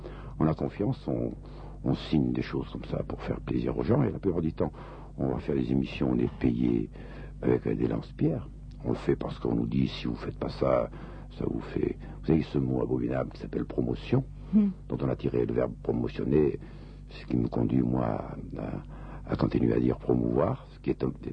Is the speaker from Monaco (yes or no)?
yes; Monaco; Je comprends Niçois, mon père était Niçois, mais je ne le parle pas. Hein. Je parle un peu monégasque, parce que je suis monégasque.